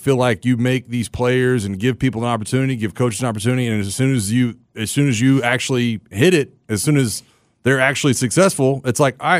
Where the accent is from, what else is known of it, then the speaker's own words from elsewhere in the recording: Florida, United States; I was labeled as somebody that only had those … songs because I was from Florida.